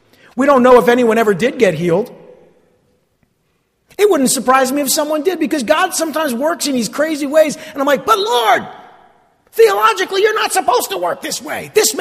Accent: West Orange, New Jersey, United States; the church I grew up in West Orange

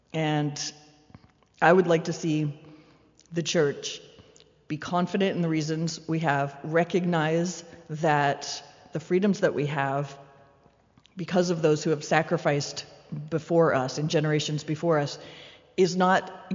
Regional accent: United States; certainly in America, which is my home country

